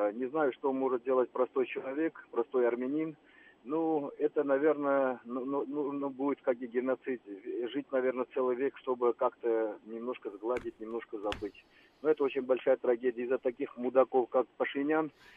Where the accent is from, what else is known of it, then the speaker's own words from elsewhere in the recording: Chardakhlu, Shamkir District, Azerbaijan; из Чердахлу. Мне приятно слушать ваши передачи. Ну, как армянин, мне что сказать? Это очень больно. И тем более, как чердахлинец